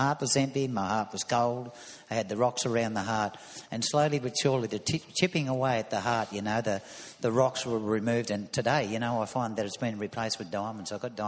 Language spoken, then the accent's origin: English; Warren, New South Wales, Australia; there up in the country where I was born and bred in Warren, at Eastside Dubbo